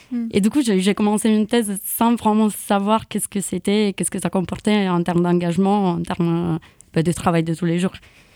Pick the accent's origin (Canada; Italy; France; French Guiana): Italy; Oui, je viens d'Italie à la base, ouais.